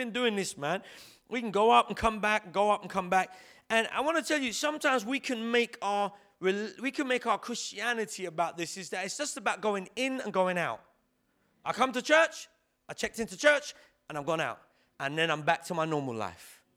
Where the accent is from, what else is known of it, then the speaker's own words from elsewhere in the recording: Rotherhithe, London, United Kingdom; I'm from Rotherhithe. I'm part of Potter's House.